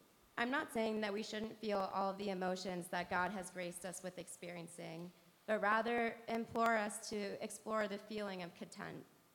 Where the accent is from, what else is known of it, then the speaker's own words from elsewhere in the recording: New Jersey, United States; I was brought up in Jersey.